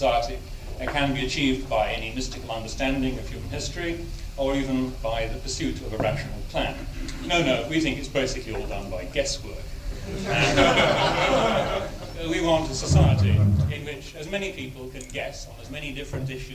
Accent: United Kingdom; I came from Britain believing it was a very backward country, but I've since become convinced that it's very far ahead of yours, about 20 years, I'd say.

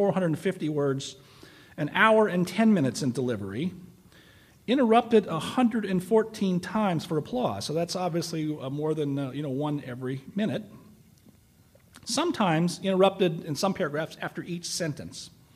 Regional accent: California, United States; I'm from California, and I remember the Santa Barbara oil spill of 1969

